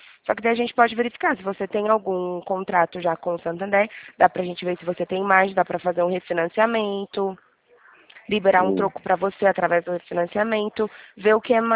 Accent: Limeira, São Paulo, Brazil; Nós somos da cidade de Limeira, interior de São Paulo

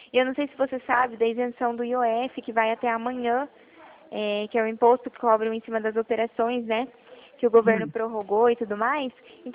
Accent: Toledo, Paraná, Brazil; Eu sou de Toledo, Paraná.

